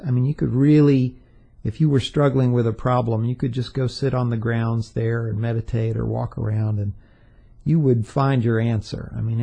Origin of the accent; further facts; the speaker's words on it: Atlanta, Georgia, United States; There was a Catholic monastery in Conyers, Georgia, not too far from Atlanta, when I was growing up in Atlanta.